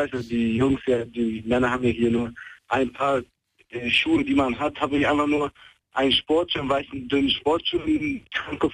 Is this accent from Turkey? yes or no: yes; Turkey; German is a second language